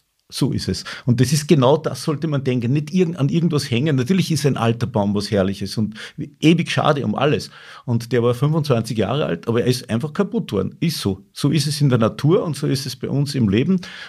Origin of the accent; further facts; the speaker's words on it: Upper Austria, Austria; Ich komme aus dem Salzkammergut. Attersee war immer so ein typisches Gebiet, wo man gesagt hat, im Salzkammergut regnet es immer.